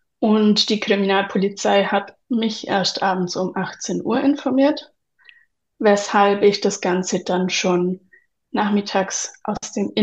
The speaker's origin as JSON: {"language": "German", "region": "Bavaria", "country": "Germany", "said": "Ich komme aus dem Unterallgäu, habe einen Sohn und lebe mit meinem Mann und meinem Hund zusammen."}